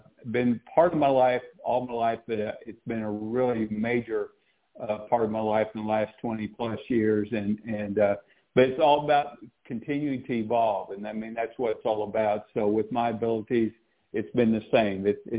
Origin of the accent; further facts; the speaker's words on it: Midwest, United States; And then I was raised in the Midwest, so, you know, these kind of things you just didn't talk about.